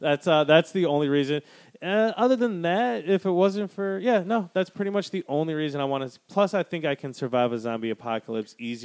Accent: Wisconsin, United States; They used to live by me when I was growing up in Wisconsin.

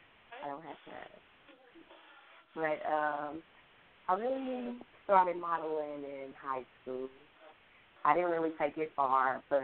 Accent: Gary, Indiana, United States; But I'm from Gary, Indiana.

